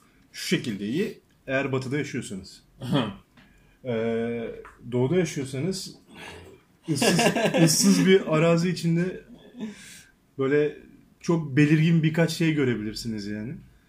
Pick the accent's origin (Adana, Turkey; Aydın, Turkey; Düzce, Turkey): Aydın, Turkey; Söke; Söke'den sıkı bir takipçimiz var. Memleketimden benim.